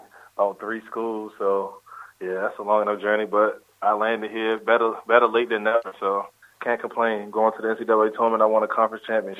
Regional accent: Baltimore, Maryland, United States; You know, here, just one thing I come from Baltimore, toughness is something that you can't get rid of, because when you go back home, that's just something that you have to have

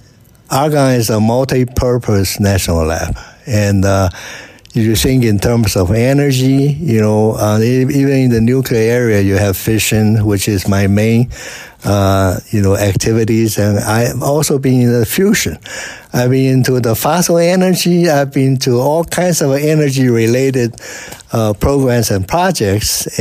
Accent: Taiwan; English is a second language; moved away as an adult; now in United States; I was originally from Taiwan, and I got my bachelor's degree in nuclear engineering, and I came to United States in 1973

